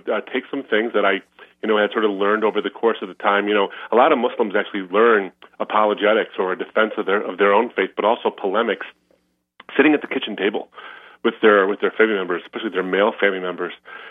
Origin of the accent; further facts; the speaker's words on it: United States; Well, I was from Lebanese background, and I was raised here in the States.